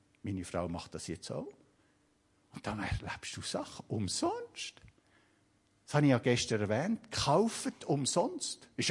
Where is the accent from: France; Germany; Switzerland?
Switzerland; weil ich bin von der Schweiz gekommen, weißt du, von Käse und Honig.